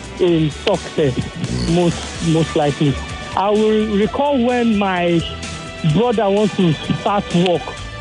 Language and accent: English; Ajah, Lagos, Nigeria; from Aja.